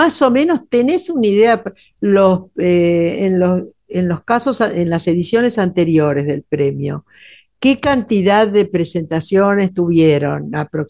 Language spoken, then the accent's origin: Spanish; Argentina; porque somos argentinos.